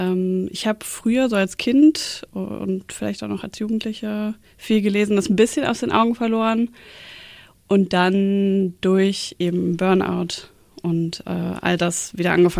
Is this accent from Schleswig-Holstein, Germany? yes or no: no; Cologne, North Rhine-Westphalia, Germany; born there; Ich bin gebürtig aus Köln